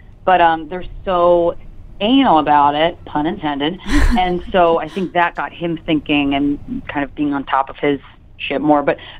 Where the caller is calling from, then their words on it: New York City, New York, United States; New York City.